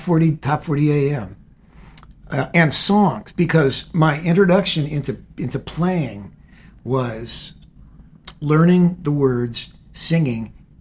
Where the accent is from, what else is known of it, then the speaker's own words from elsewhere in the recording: Santa Monica, California, United States; also born or lived in Los Angeles; Yeah, I was born in St. John's Hospital in Santa Monica.